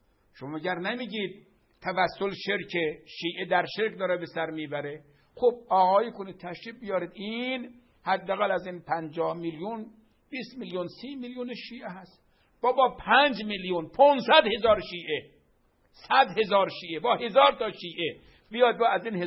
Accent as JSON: {"language": "Persian", "region": "Qazvin", "country": "Iran", "tie": "born there", "said": "ما درست متولد قزوینیم ولی اصالتاً آقای حیدری، آقای خدمتی، بنده اصالتاً آبا و اجدادن مشهدی سبزواری هستم."}